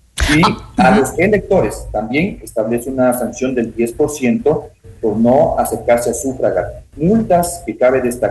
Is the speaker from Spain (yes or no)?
no; Ecuador; es nuestra obligación como ecuatorianos